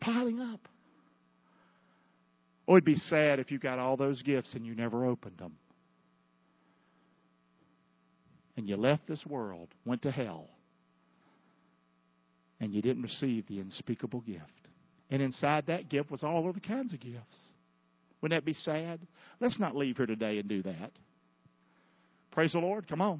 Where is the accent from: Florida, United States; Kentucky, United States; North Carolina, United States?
North Carolina, United States; Rockingham; I'd have never done that growing up in Rockingham.